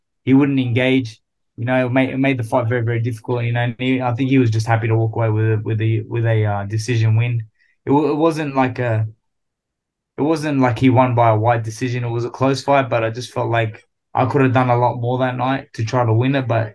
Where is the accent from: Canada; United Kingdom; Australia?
Australia; Sydney, New South Wales; I grew up in Sydney, Australia.